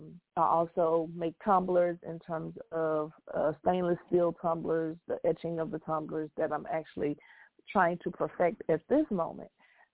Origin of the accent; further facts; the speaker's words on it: Texas, United States; Well, I am from Texas, the great state of Texas.